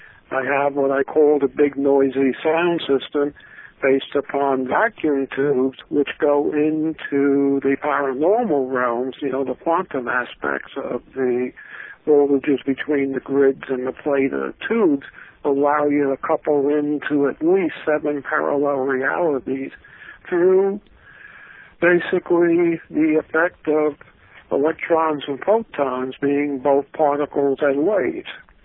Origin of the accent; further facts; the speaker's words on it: East Islip, New York, United States; now in Greene County, United States; And I grew up in East Islip, Long Island, New York, in Suffering County.